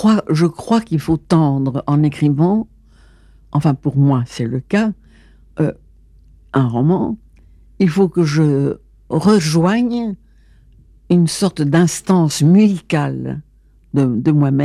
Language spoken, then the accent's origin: French; Belgium; born there; Ou si je vais en Belgique, dans mon pays natal, je suis aussi entièrement moi-même.